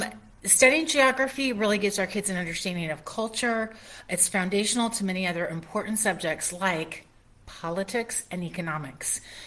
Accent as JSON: {"language": "English", "town": "Cincinnati", "region": "Ohio", "country": "United States", "tie": "born or raised there", "said": "I grew up near Cincinnati, Ohio."}